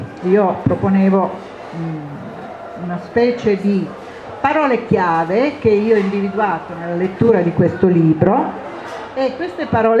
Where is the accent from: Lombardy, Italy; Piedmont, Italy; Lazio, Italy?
Piedmont, Italy; Turin; Tanto perché sono una torinese